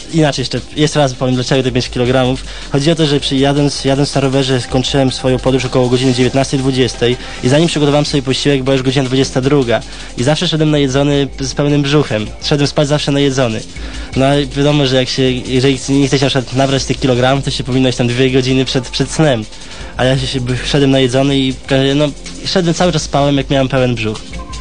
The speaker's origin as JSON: {"language": "Polish", "town": "Białystok", "region": "Podlaskie Voivodeship", "country": "Poland", "said": "że jestem z Białegostoku"}